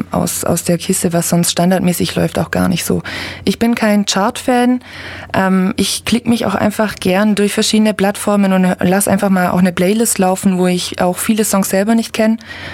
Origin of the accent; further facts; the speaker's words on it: Ulm, Baden-Württemberg, Germany; Ja, ich bin in Ulm groß geworden, Ulm und Umgebung.